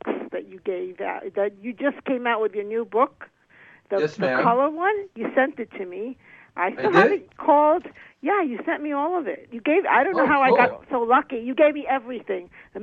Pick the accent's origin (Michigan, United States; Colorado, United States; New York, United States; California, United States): New York, United States; Queens; also born or lived in Lower East Side; No, I'm from Queens. I'm born